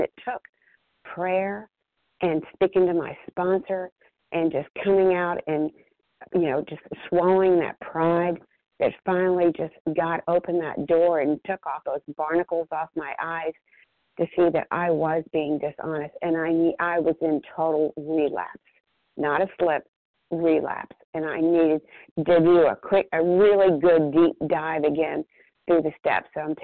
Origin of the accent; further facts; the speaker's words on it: Athens, Georgia, United States; I'm from Overeater from outside Athens, Georgia.